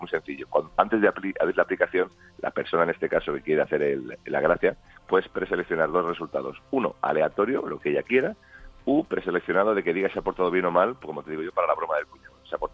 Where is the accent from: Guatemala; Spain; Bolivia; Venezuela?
Spain; Murcia, Region of Murcia; en mi tierra, en Murcia